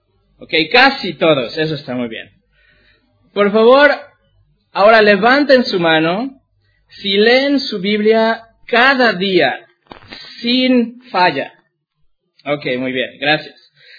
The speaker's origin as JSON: {"language": "Spanish", "country": "Mexico", "said": "yo soy de origen mexicano, entonces no se confundan si yo digo ustedes, quiere decir vosotros, ¿ok?"}